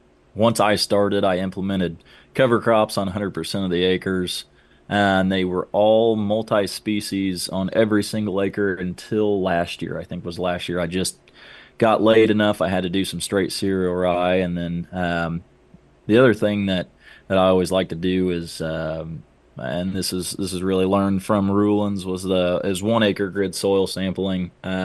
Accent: Connersville, Indiana, United States; And now I moved back to Connersville, Indiana, my hometown, and farm on my own, about 800 acres.

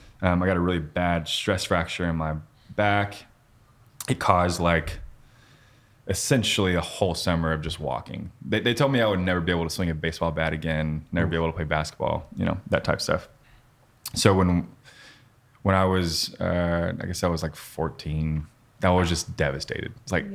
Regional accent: Cookeville, Tennessee, United States; my sights were set on Belmont because I grew up in Cookeville, and I really wanted to study music.

